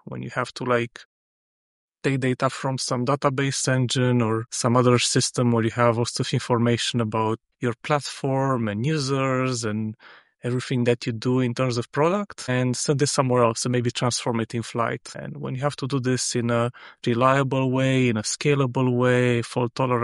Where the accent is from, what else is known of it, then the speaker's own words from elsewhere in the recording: Romania; now in Dublin, Ireland; I'm based in Dublin, in Ireland. I work as a freelance software engineer, and my pronouns are he, him. Originally, I'm from Romania